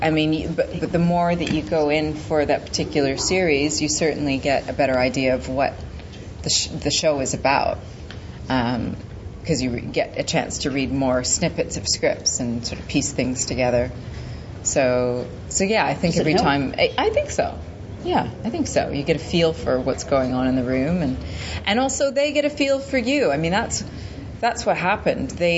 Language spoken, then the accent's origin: English; North Vancouver, British Columbia, Canada; And I grew up in North Vancouver, which is very white.